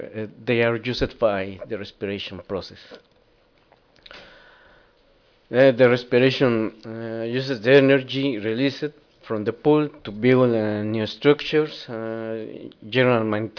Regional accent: Mexico; English is a second language; I'm from Mexico.

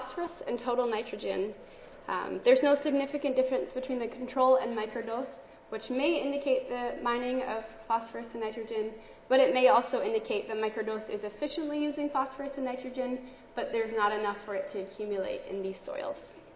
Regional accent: Saskatoon, Saskatchewan, Canada; in my hometown of Saskatoon, Saskatchewan, Canada.

